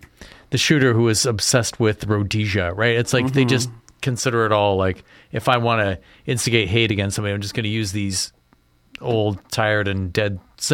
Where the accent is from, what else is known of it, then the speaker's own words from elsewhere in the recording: Mississauga, Ontario, Canada; moved away; I grew up in Mississauga and...